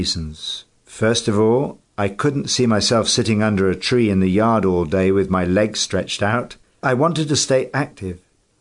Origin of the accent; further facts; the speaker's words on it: Agovie, Atlantique, Benin; I'm from Agovie, a small village in the sub-district of Agbanou, Alada, in the south of Benin. In case you don't know, it's a village where all the people are linked by family bonds.